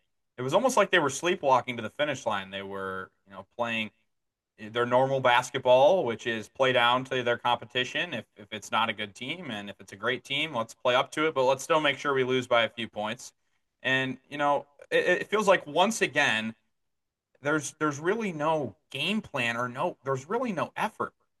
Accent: Michigan, United States; My hometown in Michigan in the minus 10 to 20 range.

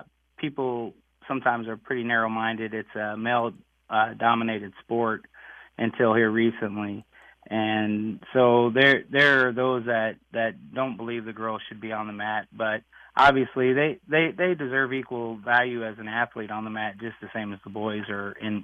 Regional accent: Pleasant Valley, United States; I'm from Pleasant Valley, and we had a young lady by the name of Michaela who came through

